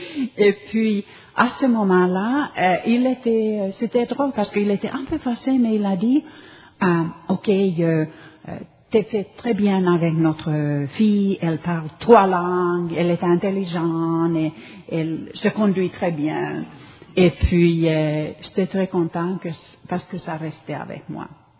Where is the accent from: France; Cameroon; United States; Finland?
Finland; French is a second language; moved away; je suis une immigrante aussi, j'ai un accent en français, j'ai un accent en anglais, et puis, je viens de Finlande, originellement, mon père est suédois, ma mère est finlandaise, et puis, c'est-à-dire que français, c'est pas ma langue deuxième, c'est ma langue, c'est ma cinquième langue.